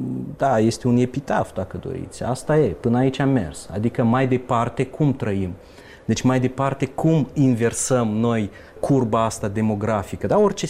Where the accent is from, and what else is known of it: Bălți, Moldova